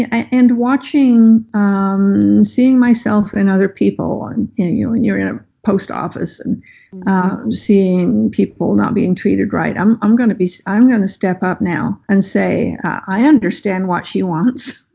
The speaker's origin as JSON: {"language": "English", "town": "Toronto", "region": "Ontario", "country": "Canada", "tie": "born or raised there", "also_born_or_lived": "England", "said": "I was born in England, moved to Toronto to get away from him."}